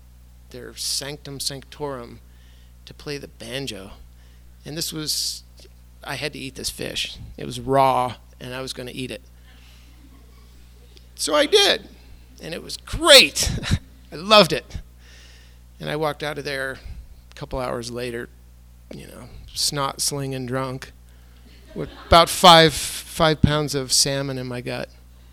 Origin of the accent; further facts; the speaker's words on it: Montana, United States; And this is like 1986, and I'm from Montana.